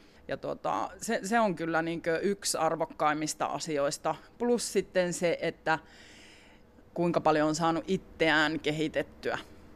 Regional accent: Keminmaa, Lapland, Finland; also born or lived in Kemi; mä oon syntyisin täältä Merilapista, Keminmaasta, käynyt täällä koulun Torniossa, asunut suurimman osa aikuisiästäni Kemissä. Mulle tää koko Merilappi on niinku rakas alue

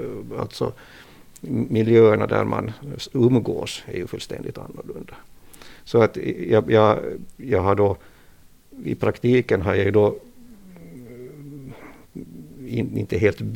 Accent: Turku, Southwest Finland, Finland; Jag är uppvuxen i Åbo. Jag har bott här då i 50 år.

